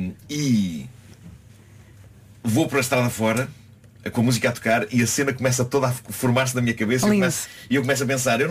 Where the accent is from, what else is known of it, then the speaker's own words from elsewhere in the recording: Lisbon, Portugal; A minha terra.